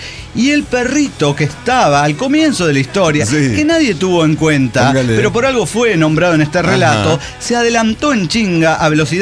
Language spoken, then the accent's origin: Spanish; Guanajuato, Mexico; soy de Guanajuato.